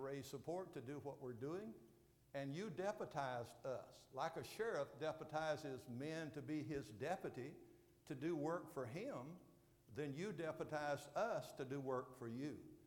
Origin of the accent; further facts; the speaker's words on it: Gainesville, Georgia, United States; born there; I have been all my life. I was born twice in Gainesville, Georgia, just up the road to the northeast. Mama told me about the first one in 1942